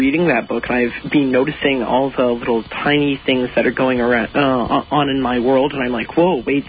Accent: Canada; because I'm from Canada, and supposedly the MCA doesn't apply here

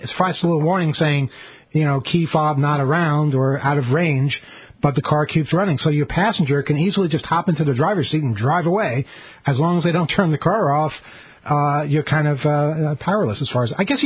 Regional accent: Philadelphia, Pennsylvania, United States; I was from Philadelphia.

